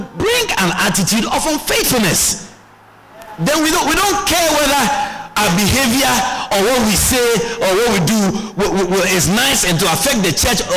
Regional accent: Guyana; I came from Georgetown to the East Bank. I should sit down here for 2 hours?

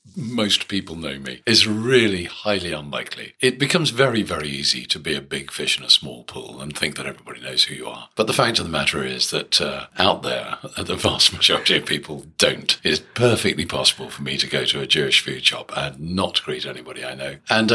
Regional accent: London, United Kingdom; I grew up in West Ealing, right out on the west of London. I went to the small Ealing United Synagogue School, and that's where I grew up. A very enthusiastically Jewish family

